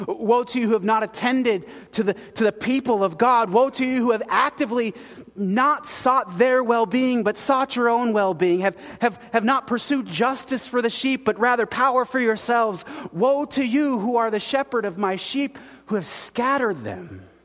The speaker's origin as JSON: {"language": "English", "region": "California", "country": "United States", "tie": "born there", "also_born_or_lived": "Colorado Springs / Kansas City / Alaska", "said": "I was born in Southern California in big cities, so I didn't have much agrarian experience there. And moved to Colorado Springs"}